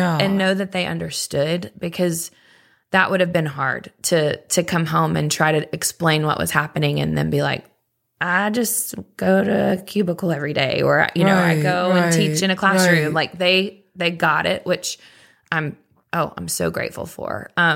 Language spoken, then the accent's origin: English; Nashville, Tennessee, United States; I think being born and raised in Nashville helped.